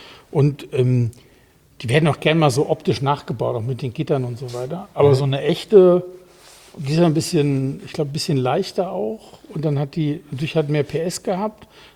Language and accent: German; Betzdorf, Rhineland-Palatinate, Germany; In meiner Kindheit in Betzdorf an der Sieg gab es auch einen 202 Turbo